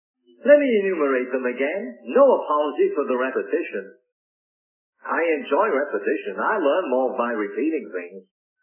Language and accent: English; Rochester, New York, United States; a dear preacher that lived back in my hometown of Rochester, New York, when I lived there.